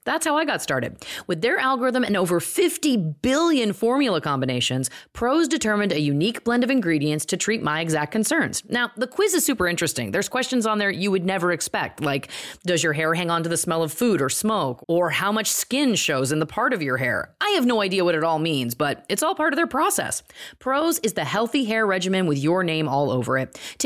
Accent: England, United Kingdom; I am 100% English.

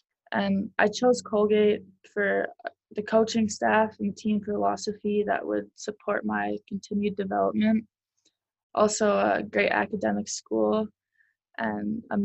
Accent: Regina, Saskatchewan, Canada; I also grew up cheering for Sam Steele, who played for my hometown team, the Regina Pats, in the WHL.

